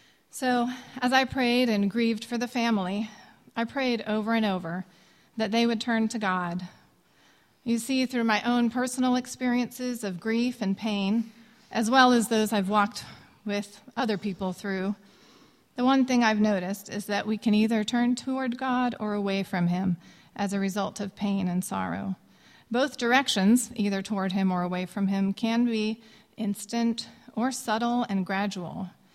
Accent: Indonesia; a dear childhood friend that I grew up with in Indonesia

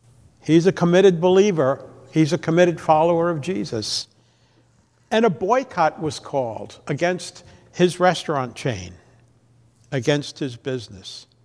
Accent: Long Island, New York, United States; Now, when I was a boy, I grew up on Long Island. That's where I got my accent.

